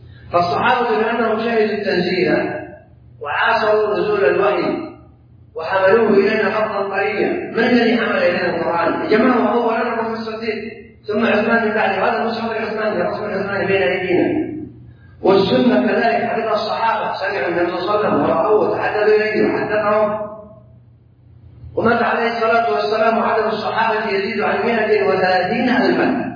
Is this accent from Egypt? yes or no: no; Saudi Arabia; التوحيد الخالص، الهدوء، السكينة، الاستقرار، هذا ما نعيشه عندنا في السعودية.